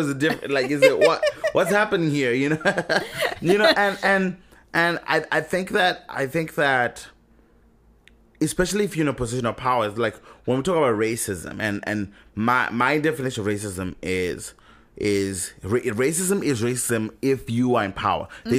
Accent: Zimbabwe; and you know, I'm from Zimbabwe, one of the poorest countries in the world

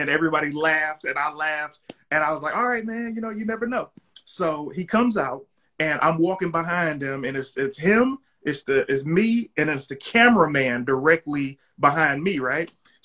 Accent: Detroit, Michigan, United States; Hey, how you doing? … nice to meet you. You know, I'm from Detroit, blah, blah, blah.

